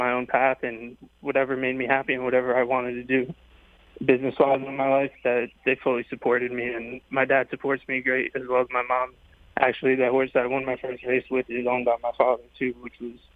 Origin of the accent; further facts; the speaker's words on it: New Hyde Park, New York, United States; also born or lived in Manhasset; I was born in Manhasset, but I grew up in New Hyde Park, so even closer to Belmont, actually.